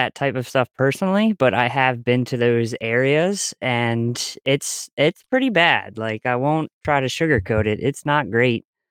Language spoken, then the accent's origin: English; Baltimore, Maryland, United States; I'm probably the one Baltimorean who has not